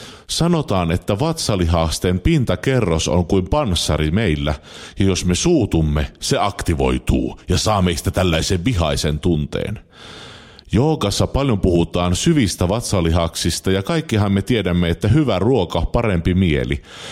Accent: North Karelia, Finland; accent: North Karelian; Totta kai minulla on oma pohjoiskarjalainen aksentti

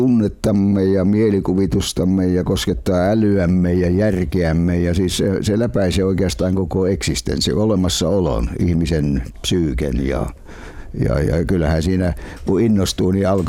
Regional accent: Karelia, Finland; also born or lived in Savo; kyllä siellä Karjalassa ja Savossa, mistä me olemme lähtöisin

